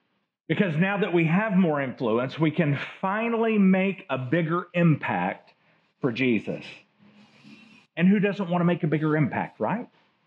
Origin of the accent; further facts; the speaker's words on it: United States; because I think it's part of growing up in the United States, I had this life philosophy